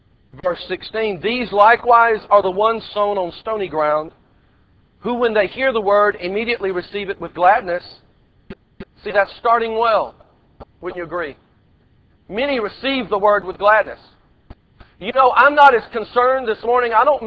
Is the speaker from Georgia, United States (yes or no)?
yes; Georgia, United States; growing up in Georgia, there's a kind of tree that on one hand is a nuisance